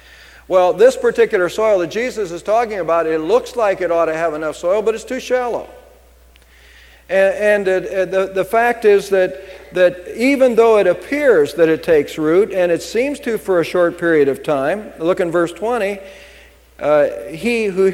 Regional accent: United States; I am here and I'm from America

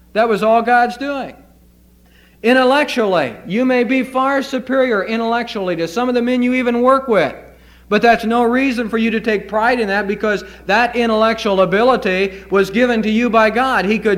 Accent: United States; born there; You know, I'm glad I was born in America.

